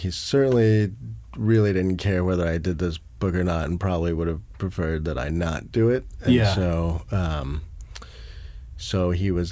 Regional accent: South Africa; hey, I'm from South Africa, too.

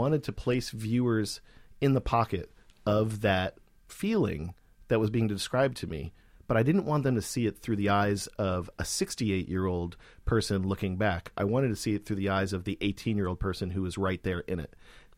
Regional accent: Texas, United States; growing up in Texas, I've heard a million times the stories of the Alamo and the stories of cowboys and Texas Rangers

